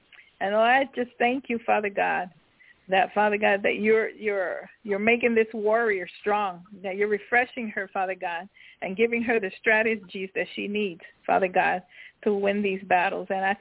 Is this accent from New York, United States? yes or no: yes; New York, United States; That's where I'm from New York.